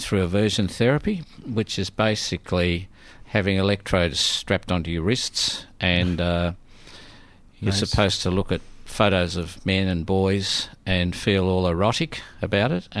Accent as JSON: {"language": "English", "town": "Ballan", "region": "Victoria", "country": "Australia", "tie": "born or raised there", "said": "I was raised and born in Balan, which is a small town between Ballarat and Melbourne."}